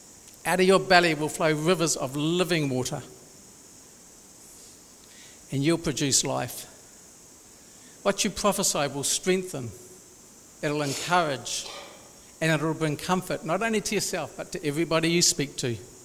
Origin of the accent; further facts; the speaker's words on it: Rotorua, Bay of Plenty, New Zealand; I'm from Rotorua, and in Rotorua, we have a lot of lakes.